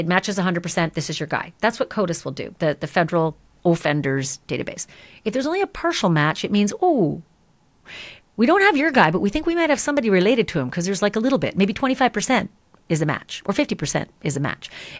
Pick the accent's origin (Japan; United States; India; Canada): Canada; I'm Canadian